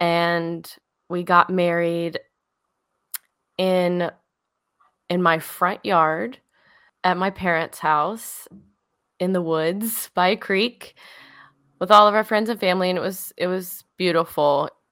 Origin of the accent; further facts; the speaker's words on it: Kentucky, United States; And we grew up in Eastern Kentucky, so a very small town. One middle school, one high school, so everyone knows each other.